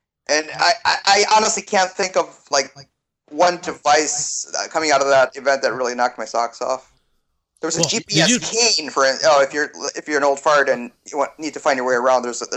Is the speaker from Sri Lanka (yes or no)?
no; Puerto Rico; back when I was a kid growing up in Puerto Rico